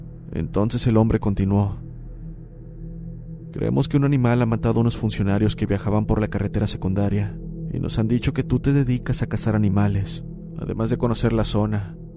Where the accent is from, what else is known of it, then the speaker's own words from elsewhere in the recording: Mexico; Nací en una vieja comunidad rural, un rancho, como le llamamos en mi país, México.